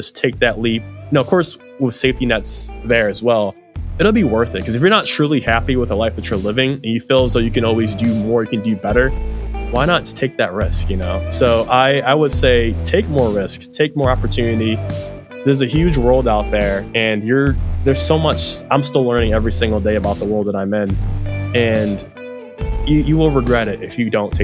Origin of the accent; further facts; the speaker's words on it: Philadelphia, Pennsylvania, United States; I'm like, I'm a kid from Philadelphia. I'm never going to be able to like do these things.